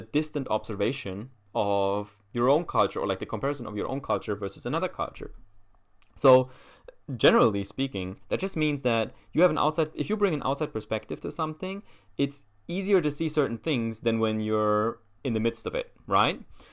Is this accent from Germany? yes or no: yes; Germany; first language German; English is a second language; English isn't my native language. My native language is German. I was born and raised in Germany. We only speak German at home. I had English in school, like most people, starting from fifth grade or so.